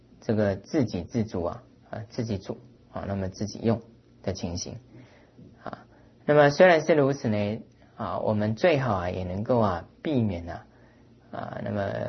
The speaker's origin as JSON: {"language": "Chinese", "country": "Taiwan", "said": "他晓得我们是台湾来的啊"}